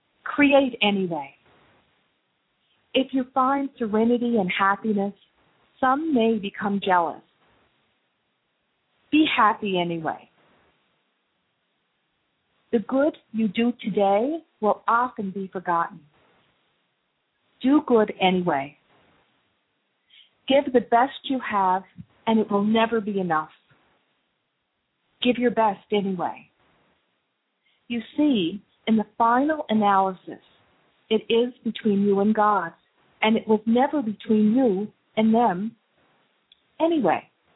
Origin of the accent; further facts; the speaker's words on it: Cape Breton Island, Nova Scotia, Canada; although I'm from Cape Breton Island, I leave the island, but I take the ancestry and the energy of the people with me through my accent.